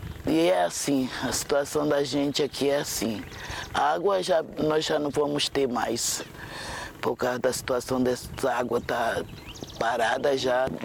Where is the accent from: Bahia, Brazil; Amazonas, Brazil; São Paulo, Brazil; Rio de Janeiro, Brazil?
Amazonas, Brazil; Manaquiri; eu morava lá onde eu nasci, lá para dentro da vila mesmo, do Manaquiri, lá mesmo para dentro.